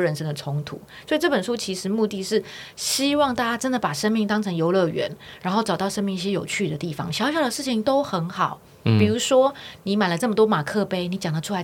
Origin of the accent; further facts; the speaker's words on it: Taipei, Taiwan; 我们一样都是在台北长大的，但想法不一样